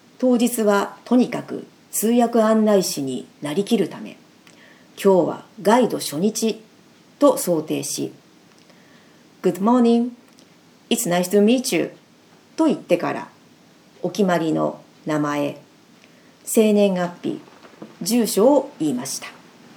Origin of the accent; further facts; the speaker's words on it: Toyama, Japan; 私は富山出身で飛騨高山へはアクセスがよく、